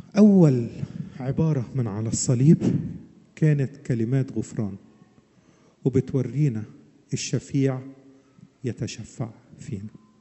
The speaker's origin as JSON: {"language": "Arabic", "country": "Egypt", "said": "كان أول درس عملي عندنا في مصر في الجيش يقول لك بيان على المعلم"}